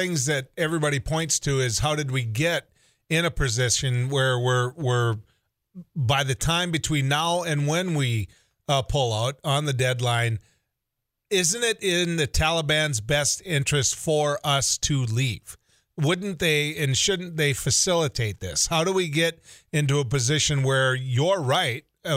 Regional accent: United States; always kind of sends a shiver up my spine as an American and a citizen of the United States.

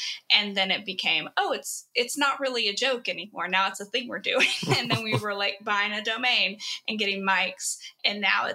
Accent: Texas, United States; I'm born and raised in Texas my whole life. I currently live in Austin, but planning to sort of move back to the Houston area

